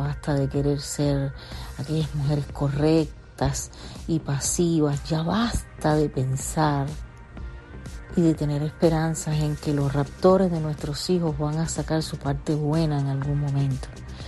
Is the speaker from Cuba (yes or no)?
yes; Cuba; como mujer cubana